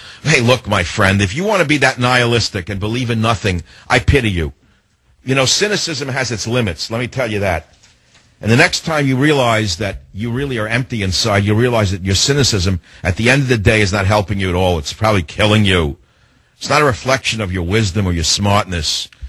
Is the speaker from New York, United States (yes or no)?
yes; New York, United States; When I grew up in New York, there were nuns everywhere.